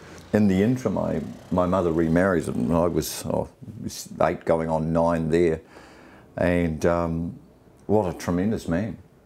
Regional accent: Australia; born there; I was born in Australia in the early 70s. That's my mother. I was raised by a solo mum.

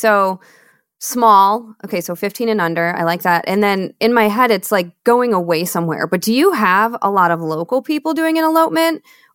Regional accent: Michigan, United States; also born or lived in Seattle / Austin; I mean, I lived in Seattle for 11 years. I'm born and raised in Michigan. I've lived in Austin, Texas.

